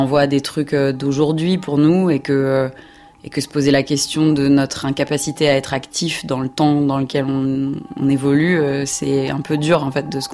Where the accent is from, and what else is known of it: France